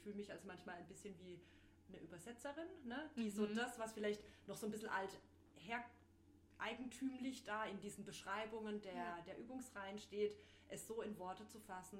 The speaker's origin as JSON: {"language": "German", "town": "Offenburg", "region": "Baden-Württemberg", "country": "Germany", "said": "Ich komme aus Offenburg, lebe da im schönen Zellweierbach"}